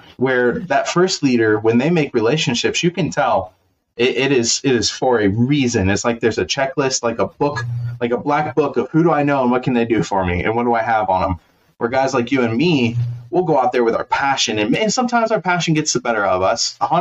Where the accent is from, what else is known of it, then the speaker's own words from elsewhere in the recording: the South, United States; I was raised in the South, loud voice.